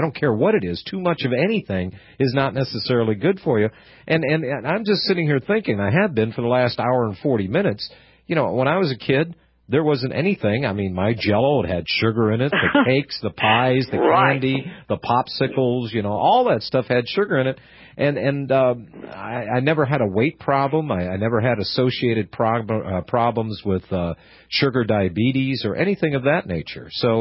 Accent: Pennsylvania, United States; And I'm originally from Pennsylvania. That's what we used to call soda up there. We called it pop.

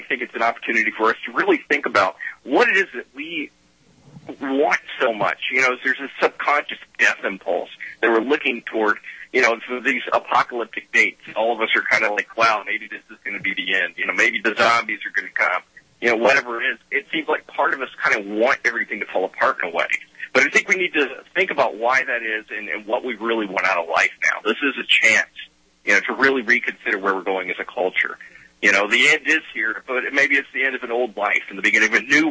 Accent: the South, United States; I grew up in the South. I live in the South. I come from what you would probably call a gun culture.

